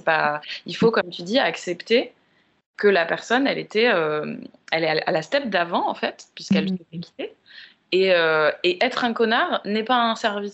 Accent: Paris, Île-de-France, France; Moi, j'ai grandi à Paris aussi, ouais.

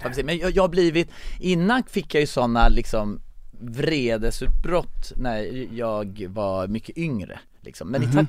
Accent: Blekinge, Sweden; när jag bodde hemma i Karlsson i Blekinge.

